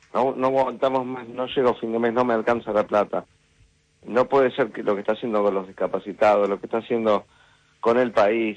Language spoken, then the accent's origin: Spanish; Argentina; yo soy argentino, vivo en la Argentina